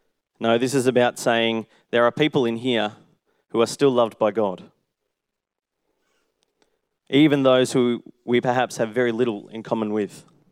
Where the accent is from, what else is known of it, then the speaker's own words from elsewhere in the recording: Melbourne, Victoria, Australia; just maybe it's growing up in Melbourne